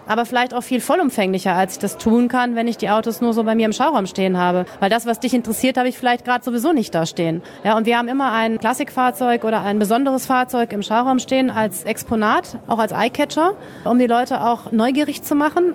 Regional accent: North Rhine-Westphalia, Germany; ich komme aus Nordrhein-Westfalen.

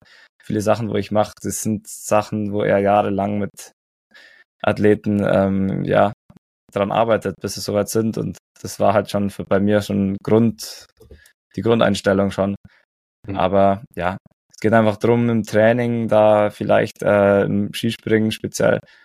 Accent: Oberstdorf, Bavaria, Germany; ich bin einfach daheim in Oberstdorf aufgewachsen

